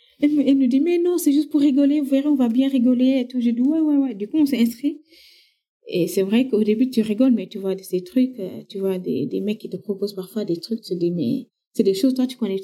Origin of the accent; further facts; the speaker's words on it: Senegal; en tant que Sénégalais